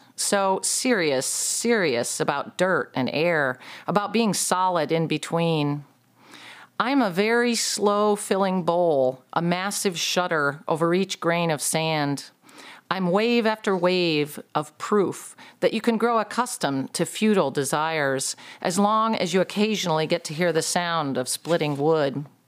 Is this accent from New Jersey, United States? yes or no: no; Michigan, United States; Well, I am from the Lower Peninsula, but I am a troll.